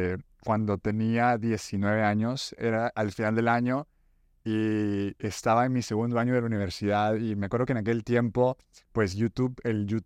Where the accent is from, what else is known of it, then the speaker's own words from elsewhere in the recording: El Salvador; Yo nací y crecí en El Salvador